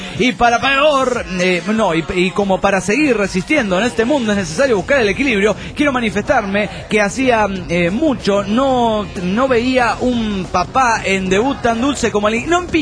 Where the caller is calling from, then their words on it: Rivera, Uruguay; de Rivera, República Oriental.